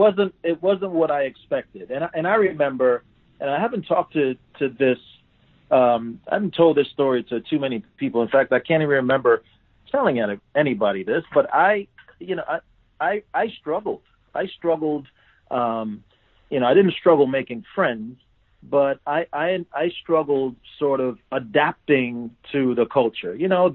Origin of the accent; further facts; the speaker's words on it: Silver Spring, Maryland, United States; I grew up in Silver Spring, Maryland. And I went to Springbrook High School